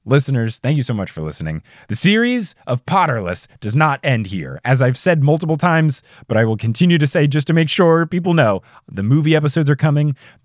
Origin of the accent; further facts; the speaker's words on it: New Jersey, United States; accent: New Jersey; I think it was the same night where you asked about my New Jersey accent and I showed you that YouTube video of mine where it had me when I was like 9